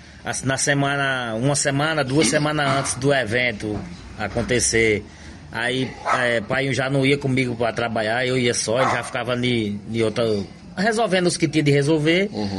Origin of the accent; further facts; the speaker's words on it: Várzea Nova, Bahia, Brazil; Eu sou nascido e criado em Várzea Nova mesmo, vindo da lida de Cinzal.